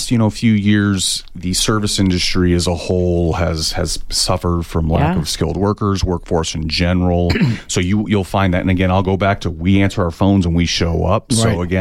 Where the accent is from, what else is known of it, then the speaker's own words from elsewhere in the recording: Tucson, Arizona, United States; I'm from Tucson.